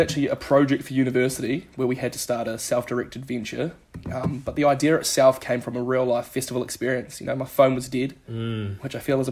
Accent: Tauranga, Bay of Plenty, New Zealand; now in Dunedin, New Zealand; So before I moved down to Dunedin, I was from the Mount up in Tauranga.

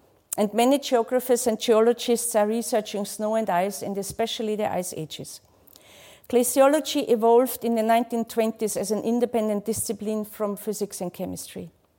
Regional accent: Austria; English is a second language; I'm originally from Austria, so therefore my accent.

